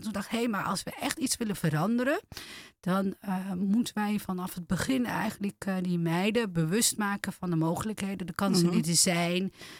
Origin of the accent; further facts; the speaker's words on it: Turkey; Ik ben Turks. Yeah. En mijn ouders zijn gastarbeiders.